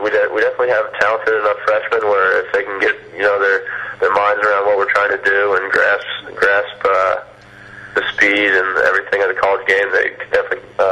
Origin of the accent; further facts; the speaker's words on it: Indiana, United States; You know, I'm from Indiana. Great history of basketball in Indiana.